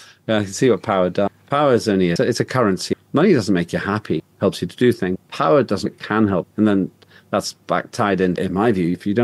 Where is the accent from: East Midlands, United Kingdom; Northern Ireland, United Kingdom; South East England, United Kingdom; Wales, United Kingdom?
Northern Ireland, United Kingdom; Northern Ireland to Estonian parents.